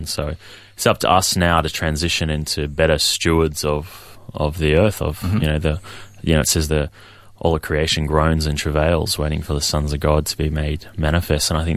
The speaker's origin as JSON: {"language": "English", "town": "Townsville", "region": "Queensland", "country": "Australia", "tie": "born or raised there", "also_born_or_lived": "Hervey Bay, Australia", "said": "we find ourselves growing up in Townsville and then in Harvey Bay. So my father's white Australian"}